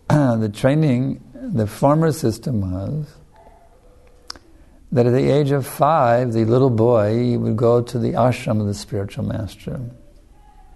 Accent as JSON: {"language": "English", "country": "United States", "tie": "born or raised there", "said": "I know, I grew up in America."}